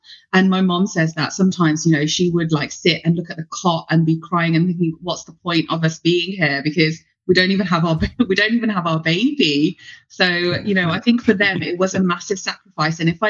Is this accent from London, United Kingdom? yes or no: yes; London, United Kingdom; born there; I was born in the UK. I was born in London. And, you know, I was a child of an immigrant